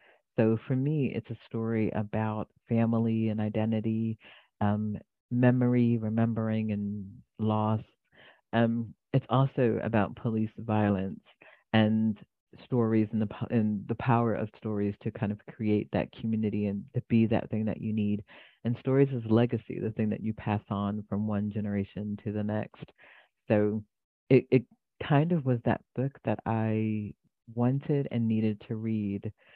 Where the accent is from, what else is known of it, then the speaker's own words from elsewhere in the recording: Philadelphia, Pennsylvania, United States; born there; I was born in Philadelphia. A lot of writers come from Philly.